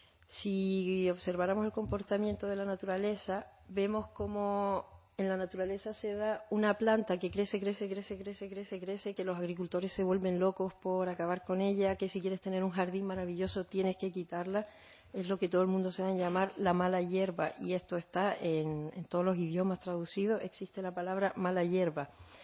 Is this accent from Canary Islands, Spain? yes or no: yes; Canary Islands, Spain; si miramos el ejemplo de Canarias, que somos África, Canarias es África, geográficamente nadie lo puede discutir.